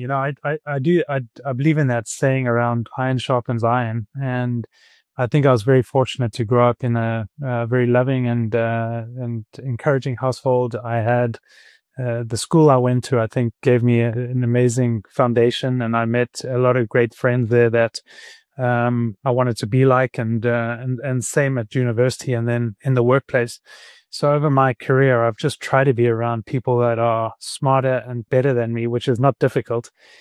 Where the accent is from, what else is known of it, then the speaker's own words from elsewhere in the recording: Johannesburg, Gauteng, South Africa; moved away as an adult; I grew up in Joburg. I went to King Edwards, and after that I studied at RAU, now UJ. And then I began my article in Johannesburg.